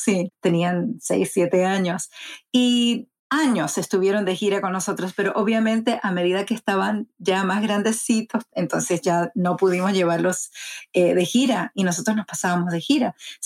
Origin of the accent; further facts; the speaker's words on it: Puerto Rico; me crié en Puerto Rico, pero mi mamá se crió en Nueva York, de madre puertorriqueña. Entonces, como mi papá no hablaba muy bien el inglés, siempre hablábamos en casa en español.